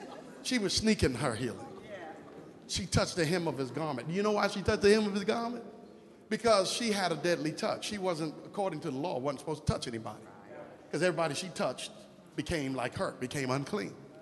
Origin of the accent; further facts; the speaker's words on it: New York, United States; Oh God, y'all pardon me, but I'm from New York.